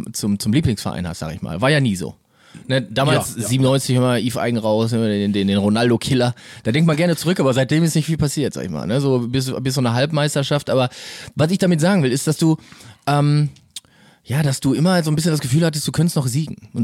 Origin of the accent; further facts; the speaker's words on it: North Rhine-Westphalia, Germany; wir Leute aus dem Ruhrpott, wir benutzen ja oft Worte, von denen wir gar nicht ahnen, dass das Ruhrpott-Sprache ist.